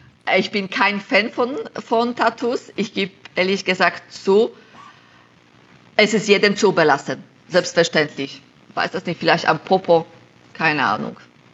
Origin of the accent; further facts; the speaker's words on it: Silesian Voivodeship, Poland; German is a second language; now in Germany; ich komme aus Schlesien in Polen, dann kann ich auch Schlesisch sprechen. Jetzt wohne ich im Schwabenländle, da kann ich auch ein bisschen Schwabenländle.